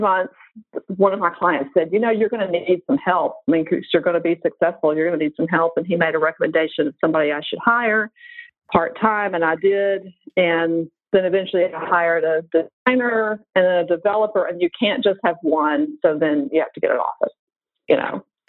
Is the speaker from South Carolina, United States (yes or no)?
no; Nashville, Tennessee, United States; which was Nashville, my hometown.